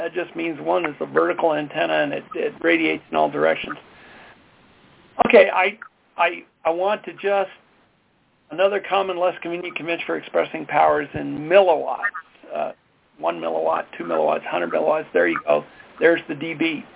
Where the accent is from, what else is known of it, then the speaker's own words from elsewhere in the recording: Colorado, United States; from Colorado.